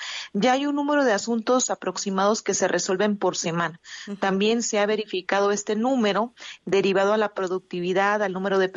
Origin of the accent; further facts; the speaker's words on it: Oaxaca, Mexico; soy originaria de Oaxaca. Ya hoy ya me encuentro en el estado